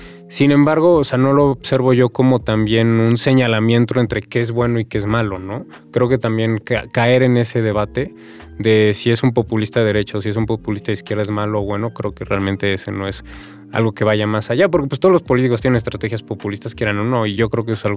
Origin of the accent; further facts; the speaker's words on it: Mexico; de nuestra identidad como mexicanos, ¿no?